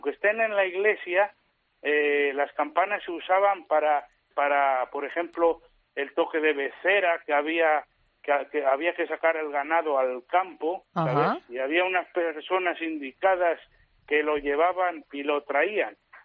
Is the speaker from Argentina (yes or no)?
no; Castile and León, Spain; yo soy el presidente de la Asociación de Campaneros Zamoranos y vamos a tocar las campanas pues por muchos pueblos de nuestra provincia de Zamora